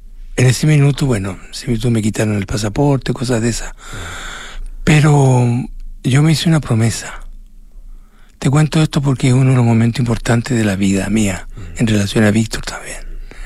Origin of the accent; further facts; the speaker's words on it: Chile; nos saludamos como chilenos